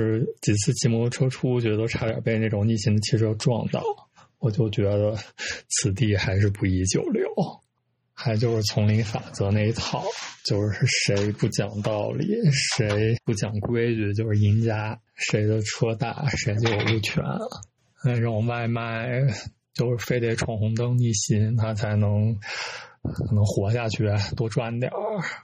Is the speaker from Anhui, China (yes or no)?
no; Yinchuan, Ningxia, China; 我是来自银川的90后